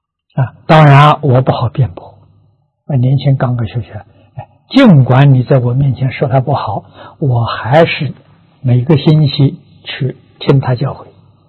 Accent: Lujiang, Anhui, China; 我的老家是庐江啊，跟桐城是邻县，距离很近啊，大概现在讲的时候大概只有30公里啊

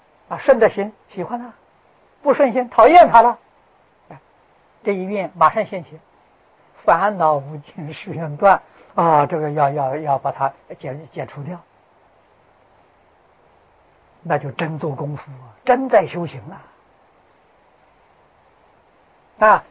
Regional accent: China; 我们中国人对于神有个定义啊

